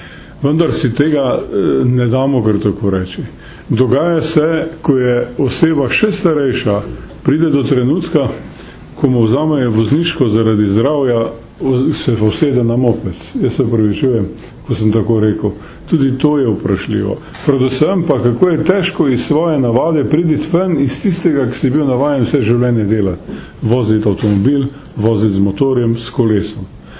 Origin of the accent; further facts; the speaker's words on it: Šalek Valley, Slovenia; Jaz izhajam iz Šaleške doline